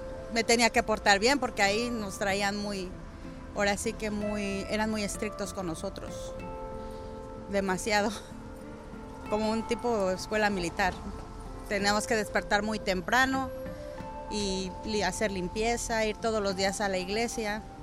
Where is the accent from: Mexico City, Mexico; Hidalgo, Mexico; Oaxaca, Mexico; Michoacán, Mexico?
Mexico City, Mexico; En el Olivar del Conde, primera sección.